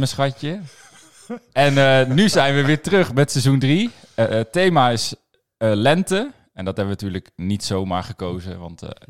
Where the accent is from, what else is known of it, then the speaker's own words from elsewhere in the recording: North Brabant, Netherlands; We komen ook een beetje uit Brabant.